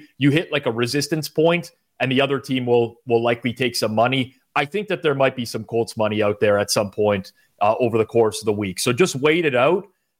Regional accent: Canada; I'm Canadian.

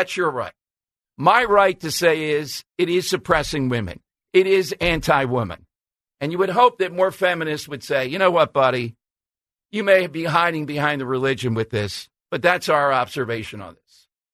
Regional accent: United States; And as an American, I have a right to state that.

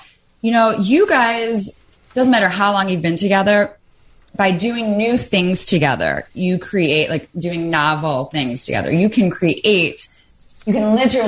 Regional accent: Chicago, Illinois, United States; now in Los Angeles, United States; Correct. I am in LA, but yes, I am from Chicago.

